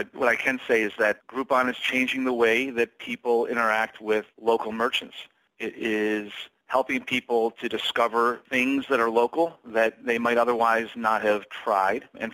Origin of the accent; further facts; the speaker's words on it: Michigan, United States; now in Chicago, United States; Sure. Well, I grew up in Michigan. I grew up not far from where Benzinga is headquartered. And I obviously went to school in Ann Arbor. And Michigan is home for me.